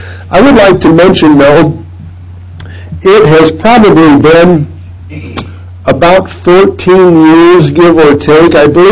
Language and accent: English; Iowa, United States; And that was an exciting thing for me, as I am from Iowa